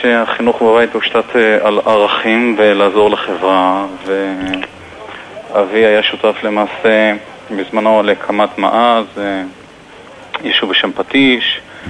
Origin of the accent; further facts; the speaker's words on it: Tel Aviv, Tel Aviv District, Israel; אני מגיע מתל אביב.